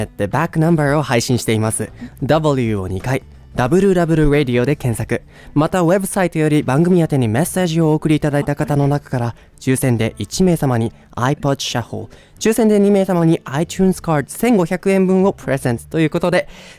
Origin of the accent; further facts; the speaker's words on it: Mexico; あメキシコから来ました